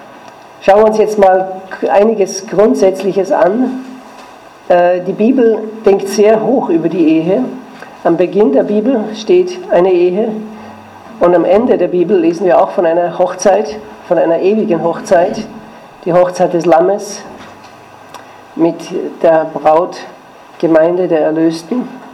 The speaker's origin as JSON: {"language": "German", "country": "Austria", "lives_now": "Switzerland", "said": "Also ich bin Österreicher. Ich komme aber aus der Schweiz. Moment. Meine Frau ist Schweizerin und wir wohnen seit 17 Jahren in der Schweiz."}